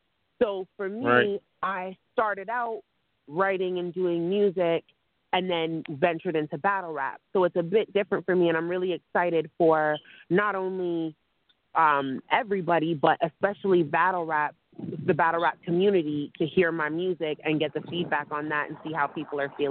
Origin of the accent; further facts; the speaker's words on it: Toronto, Ontario, Canada; given the fact that I'm from Toronto